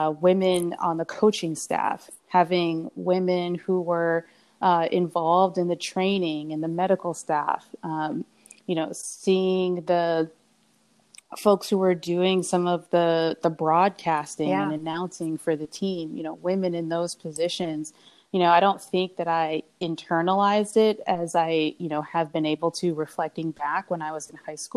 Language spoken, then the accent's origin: English; Minnesota, United States; I grew up in Minnesota and went to Emory down in Atlanta.